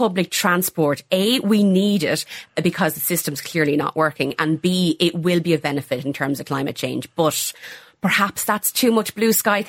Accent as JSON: {"language": "English", "region": "County Offaly", "country": "Ireland", "said": "Like, I'm from County Offaly."}